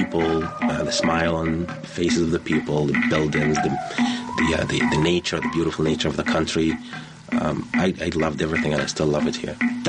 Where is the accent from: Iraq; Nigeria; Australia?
Iraq; moved away as an adult; now in Boston, United States; I'm originally from Iraq, and I'm here as a refugee. I've been here since 1993.